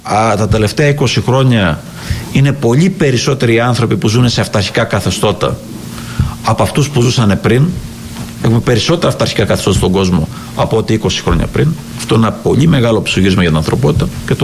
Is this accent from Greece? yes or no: yes; Greece; πέρα ότι εμείς ως Έλληνες έχουμε και την εμπειρία του